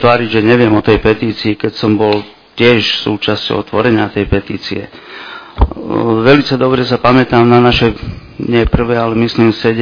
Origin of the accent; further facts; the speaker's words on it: Drážovce, Nitra Region, Slovakia; Som rodený Drážovčan, žijúci na Zobore.